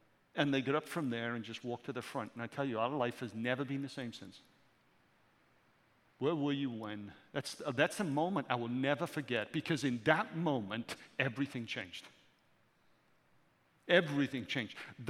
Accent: United Kingdom; All right, I'm British. I don't say Z, I say Z, okay?

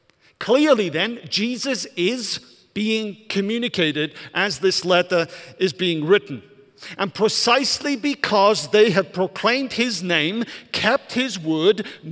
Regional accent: Wales, United Kingdom; So I'm a Welshman. Some people have heard this word, hoyl. It's a Welsh word

